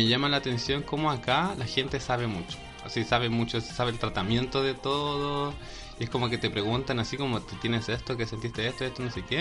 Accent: Chile; yo estaba como muy chileno

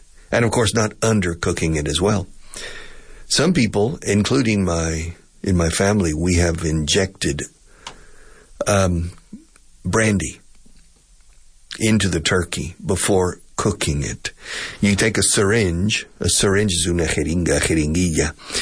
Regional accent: Texas, United States; I grew up in Texas. And so I grew up in an area with a lot of Tex-Mex food.

